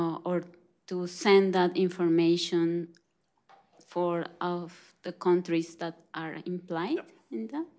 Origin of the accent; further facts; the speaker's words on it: Colombia; English is a second language; and I'm from Colombia.